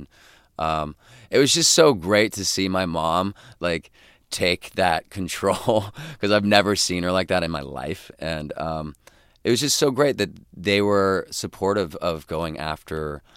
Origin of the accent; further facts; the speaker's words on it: Idaho, United States; throughout my entire life growing up in Idaho, we would go, you know, to his congregation every week